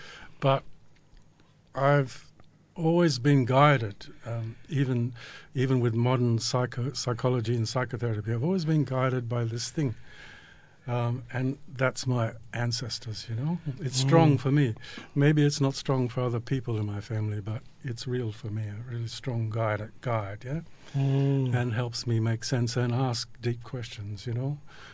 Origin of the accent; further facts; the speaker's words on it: Western Australia, Australia; born there; So I was born in Noongar country in Northern, yeah?